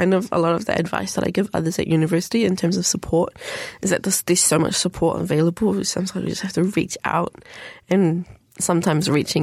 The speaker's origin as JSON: {"language": "English", "region": "Auckland", "country": "New Zealand", "tie": "born or raised there"}